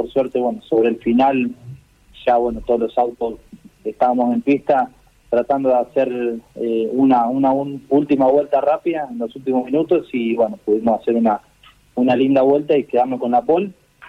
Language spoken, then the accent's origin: Spanish; Argentina; creo que también soy el primer argentino en ganar en la categoría